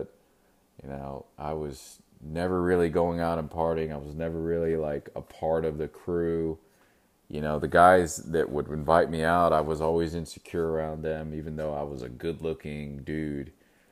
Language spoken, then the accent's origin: English; Corpus Christi, Texas, United States; But I mean, growing up in Corpus Christi, there was not much to do, right?